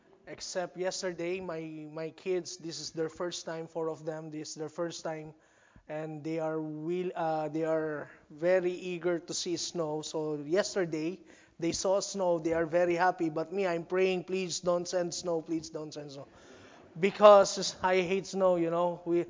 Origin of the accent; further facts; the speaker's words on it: Philippines; I'm a Filipino, full-blooded Filipino. Even I look like a Chinese, I'm a Filipino.